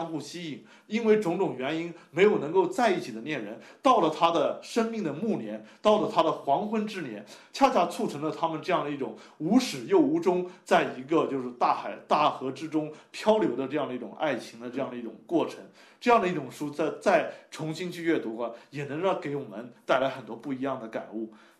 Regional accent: Qutang, Jiangsu, China; 我成长于我们江苏这个沿海的一座小镇，在我们那个小镇小时候的时候，物资还是很匮乏的情况下

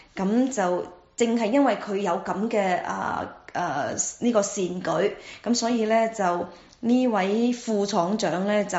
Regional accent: China; 我哋中國人依家都學精咗啦

